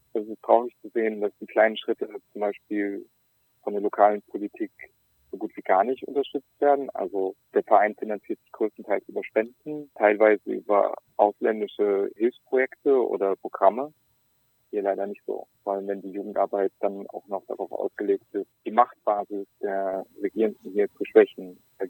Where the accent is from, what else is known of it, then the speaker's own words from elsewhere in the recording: Bosnia & Herzegovina; now in Germany; Mein Freiwilligendienst sieht natürlich vor, dass ich zurückkomme und mein Erfahrenes in meiner Heimatgemeinde trage und da teile. Das wird auch ziemlich harsch durchgesetzt für Leute, die aus Bosnien in Deutschland einen Freiwilligendienst machen.